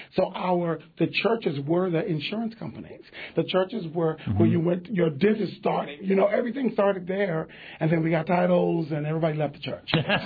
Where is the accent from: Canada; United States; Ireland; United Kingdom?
United States; New York City, New York; We're from New York City.